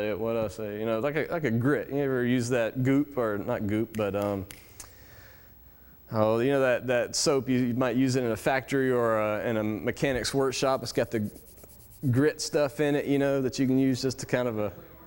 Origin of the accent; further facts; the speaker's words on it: Alabama, United States; Yes, I'm from Alabama, but hey, you know, we're not that crazy.